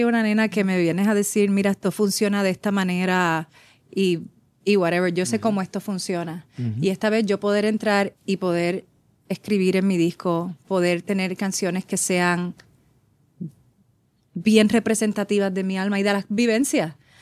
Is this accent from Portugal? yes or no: no; Puerto Rico; accent: Puerto Rican; que hable nuestro acento